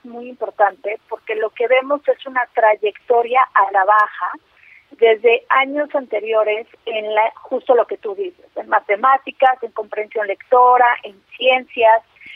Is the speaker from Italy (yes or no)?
no; Mexico; en estas conversaciones que hemos tenido como mexicanos